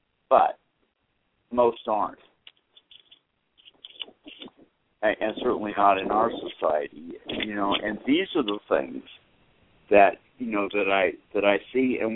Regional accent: Boston, Massachusetts, United States; I mean, we're Irish, and we're Catholic, and we're from Boston.

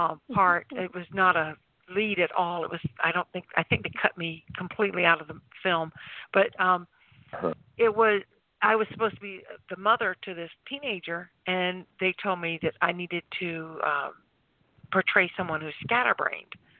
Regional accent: the South, United States; accent: southern; And then I have my southern accent that I use when I'm with my family. And I don't mean to. It just comes out.

